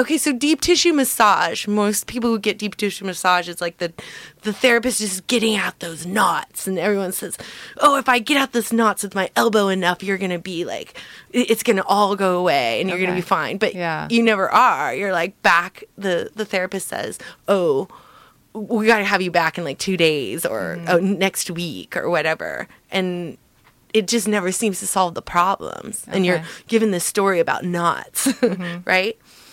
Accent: California, United States; North Orange County, born and raised.

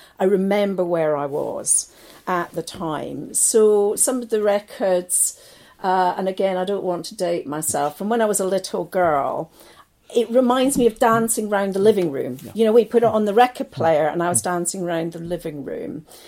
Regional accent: Leith, Scotland, United Kingdom; I was born in Leith. So that's, if you've ever been to Edinburgh, Leith is where the docks are. So when I was brought up there, it was probably a little bit down at heel.

